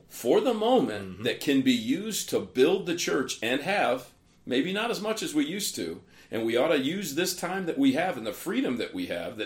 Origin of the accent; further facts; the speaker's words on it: United States; And I'm an American through and through. I bleed red, white, and blue.